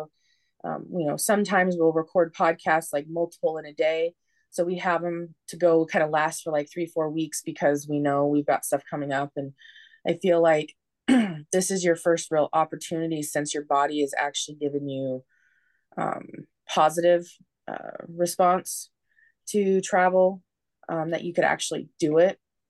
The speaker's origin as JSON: {"language": "English", "region": "Washington", "country": "United States", "tie": "born or raised there", "said": "my dad's from Minnesota and my mom was born and raised where I grew up in Washington."}